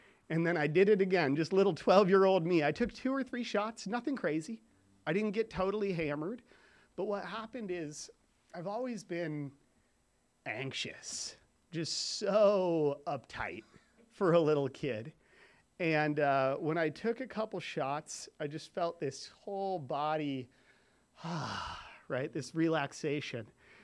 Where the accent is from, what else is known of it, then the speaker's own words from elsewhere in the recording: Carmel Valley, California, United States; I grew up in Carmel Valley.